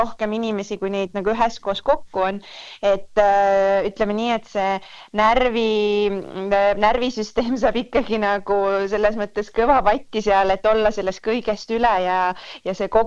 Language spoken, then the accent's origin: Estonian; Saare County, Estonia; me räägime, et me oleme väikeselt Saaremaalt